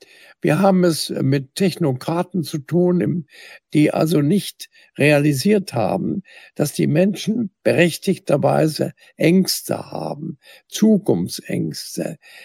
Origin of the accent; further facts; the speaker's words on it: Dresden, Saxony, Germany; in meiner Heimatstadt Dresden